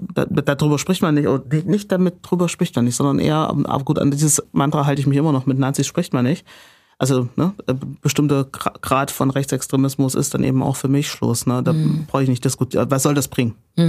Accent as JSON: {"language": "German", "region": "Thuringia", "country": "Germany", "accent": "Thuringian", "said": "mit meinem perfekten Thüringer Dialekt"}